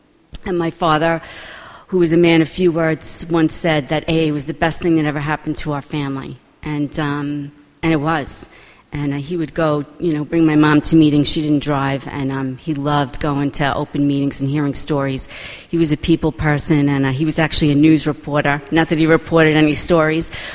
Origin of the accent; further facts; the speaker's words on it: Floral Park, New York, United States; I grew up in Floral Park, which, if you don't know, is right on the border of Queens. And if I still live in the house I grew up in.